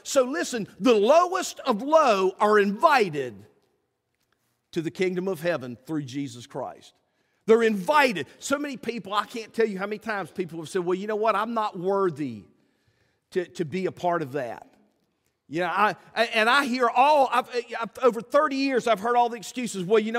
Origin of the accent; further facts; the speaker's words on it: West Virginia, United States; Now, like I said, I grew up in West Virginia, and it gets dark and it gets still at night.